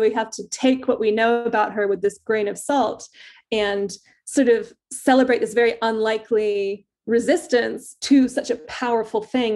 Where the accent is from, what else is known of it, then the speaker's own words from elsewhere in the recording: United States; also born or lived in United Kingdom; I'm both British and American. and sort of grew up with my British parents in American school, hearing about, you know, the evil British